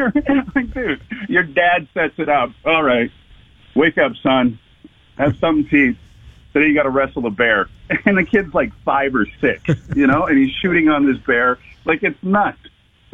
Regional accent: Canada; Dude, I'm the Canadian Conor McGregor.

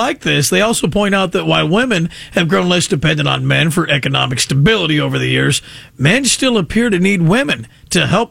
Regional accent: California, United States; I don't know if this is a local thing because we're from California or if it's a worldwide phenomenon.

